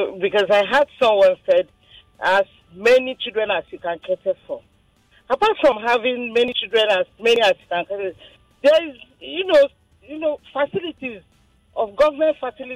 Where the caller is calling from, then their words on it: Lagos, Nigeria; calling from Lagos.